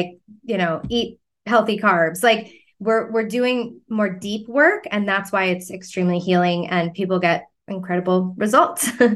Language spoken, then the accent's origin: English; Long Island, New York, United States; also born or lived in Florida; I spent my whole life growing up on Long Island, was at the beach and in Florida at the beach.